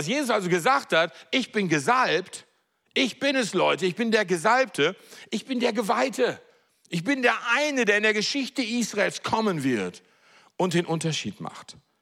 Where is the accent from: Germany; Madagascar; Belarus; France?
France; Marseille, Provence-Alpes-Côte d'Azur; wenn wir in eine Synagoge gehen, bei uns in Marseille